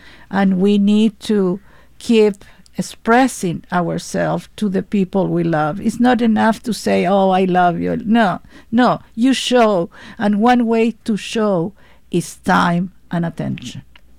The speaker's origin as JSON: {"language": "English", "town": "Santiago", "region": "Santiago Metropolitan Region", "country": "Chile", "tie": "born or raised there", "second_language": "English", "said": "because I grew up in Chile, in Santiago"}